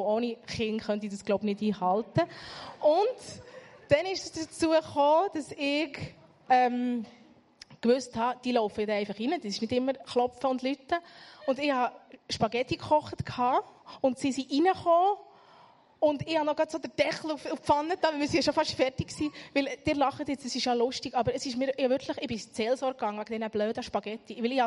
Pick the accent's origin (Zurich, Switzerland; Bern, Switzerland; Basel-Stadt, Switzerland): Bern, Switzerland; Interlaken; ich bin in RMK in Interlaken aufgewachsen und bin dort in die Kirche gegangen